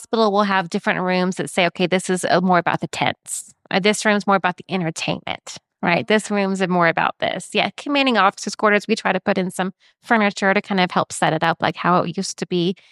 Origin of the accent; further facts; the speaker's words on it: Dallas, Texas, United States; And I'm from Dallas area.